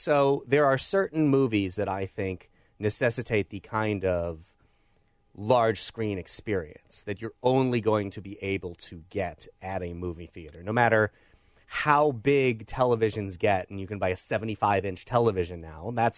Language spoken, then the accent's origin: English; Belleville, Illinois, United States; Where I grew up in Belleville, Illinois, the Skyview Drive-In is still there.